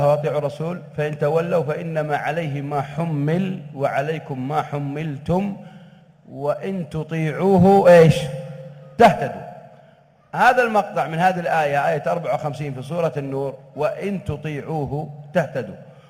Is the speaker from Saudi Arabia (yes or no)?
yes; Saudi Arabia; وأتألم أنا كسعودي